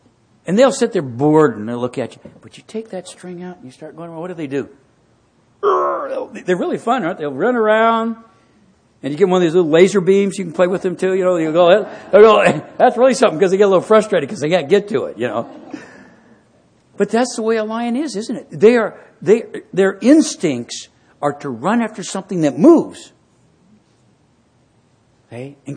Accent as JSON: {"language": "English", "town": "Rockford", "region": "Washington", "country": "United States", "tie": "born or raised there", "said": "You know, I grew up in the Methodist Church. A little place called Rockford, Washington. Still there, that Methodist church."}